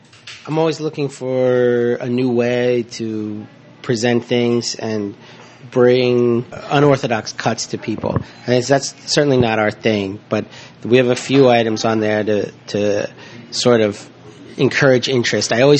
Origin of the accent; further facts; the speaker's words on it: New Jersey, United States; I am a Jersey boy. I grew up eating very simply and all of that.